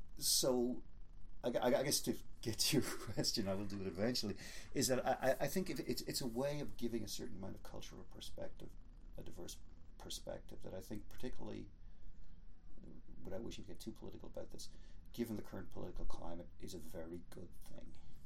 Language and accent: English; Ireland; so I grew up in Ireland, and so therefore I was exposed to that beast that's known as European culture